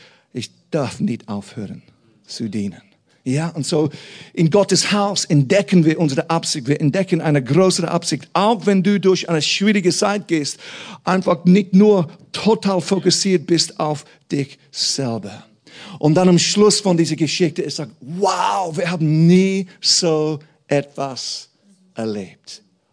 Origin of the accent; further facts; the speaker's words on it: England, United Kingdom; German is a second language; Ich bin in einer kleinen Dörfli aufgewachsen in England. Ich habe beide Eltern gehabt